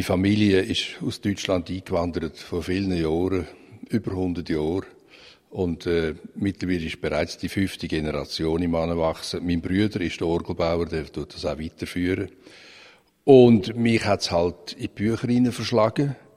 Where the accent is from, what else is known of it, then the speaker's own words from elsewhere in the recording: Rapperswil, St. Gallen, Switzerland; Aber ich bin natürlich am See aufgewachsen.